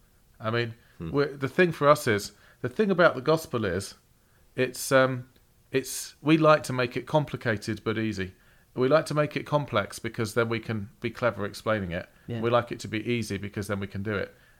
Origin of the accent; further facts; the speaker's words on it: England, United Kingdom; for us, we're English.